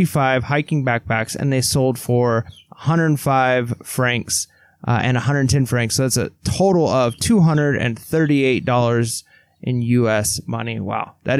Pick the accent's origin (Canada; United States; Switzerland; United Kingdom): Switzerland; English is a second language; This will look weird to you guys because I'm from Switzerland